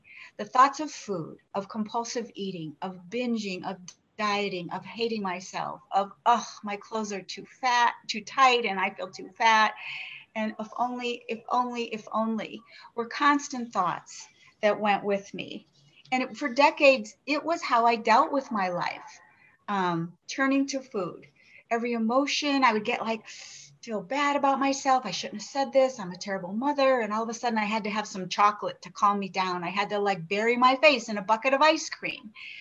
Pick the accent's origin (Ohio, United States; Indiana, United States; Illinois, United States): Ohio, United States; Cleveland; now in Montana, United States; I do live in Montana, and I'm so grateful to be in Montana. I married into the West. I'm from Cleveland originally.